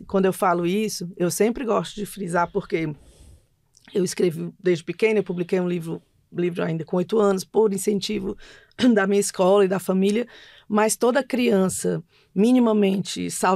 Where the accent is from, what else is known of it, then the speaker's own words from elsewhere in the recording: Fortaleza, Ceará, Brazil; eu sou de Fortaleza, né? Moro em Fortaleza.